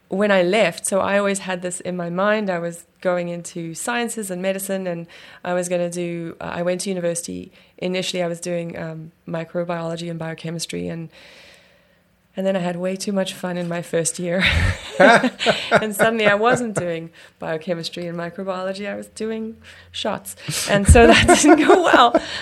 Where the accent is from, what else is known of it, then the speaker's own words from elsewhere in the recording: South Africa; moved away as an adult; also born or lived in Durban; now in Canada; I'm actually like Canadian from birth. Like I'm registered. So, but then I grew up in South Africa.